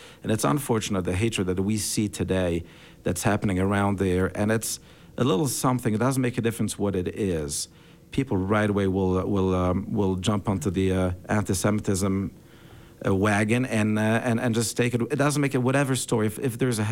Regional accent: Belgium; I grew up in Belgium, and all of my grandparents are Holocaust survivors

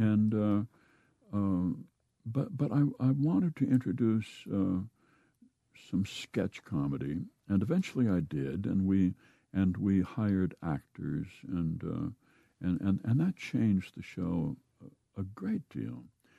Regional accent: Midwest, United States

